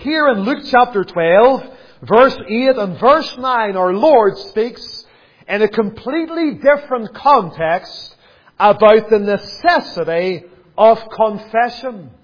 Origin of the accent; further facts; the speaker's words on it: Lisburn, Northern Ireland, United Kingdom; I can remember growing up in Lisburn